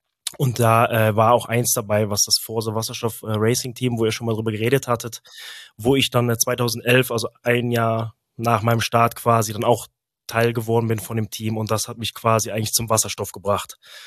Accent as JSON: {"language": "German", "town": "Engelskirchen", "region": "North Rhine-Westphalia", "country": "Germany", "tie": "born or raised there", "also_born_or_lived": "Delft", "moved": "as an adult", "said": "Ich bin gebürtig aus Engelskirchen, liegt ungefähr 25 Minuten östlich von Köln. Nach meinem Zivi 2010 habe ich mich entschlossen, um in die Niederlande zu ziehen, nach Delft"}